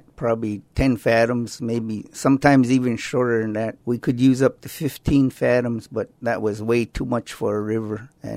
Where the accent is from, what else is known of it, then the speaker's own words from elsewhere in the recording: Klukwan, Alaska, United States; I come from the Thunderbird House in Klukwan.